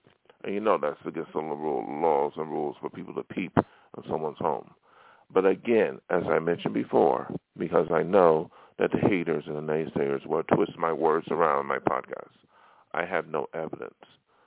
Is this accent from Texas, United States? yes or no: no; New York, United States; now in Hollywood, United States; you know, I came from New York to Hollywood to be a star.